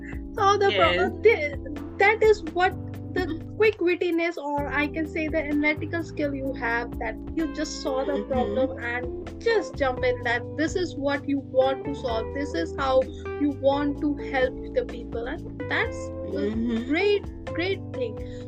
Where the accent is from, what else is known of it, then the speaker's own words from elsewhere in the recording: New York, United States; English is a second language; I'm from the New York, and I ace the exam.